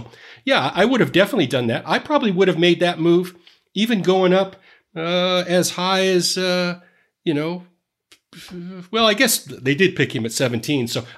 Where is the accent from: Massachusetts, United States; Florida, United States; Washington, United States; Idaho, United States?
Idaho, United States; I'm from Idaho, so I don't know if that's a word.